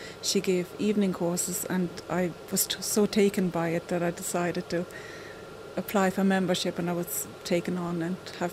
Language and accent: English; Germany; moved away as an adult; now in Ireland; I'm originally from Germany, and I came here almost 30 years ago, and I'm a painter and printmaker.